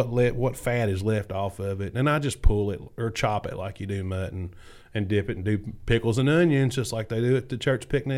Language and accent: English; Kentucky, United States; It's just, I'm Catholic and I'm from Western Kentucky. That's what I do, you know. Well, to all my Lexington buddies, I'm from Western Kentucky.